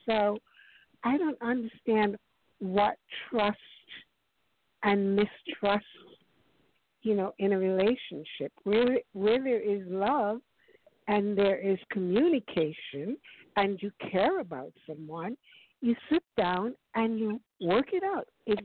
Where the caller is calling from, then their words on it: New York, United States; I'm calling from New York.